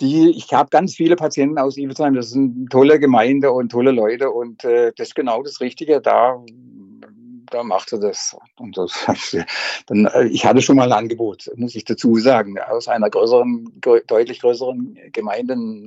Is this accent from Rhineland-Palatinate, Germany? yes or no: no; Rastatt, Baden-Württemberg, Germany; Ja, ich komme ja aus Rastatt und wir hatten eine Gastwirtschaft zu Hause